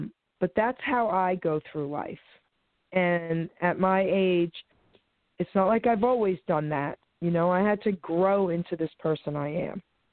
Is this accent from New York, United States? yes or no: yes; Long Island City, New York, United States; I grew up in Long Island City, New York, and we had, like, on blocks, you know, so everybody's houses were attached.